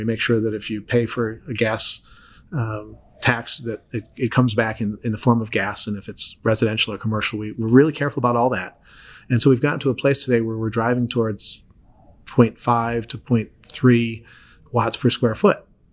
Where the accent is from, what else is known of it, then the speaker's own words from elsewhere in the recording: Canada; being Canadian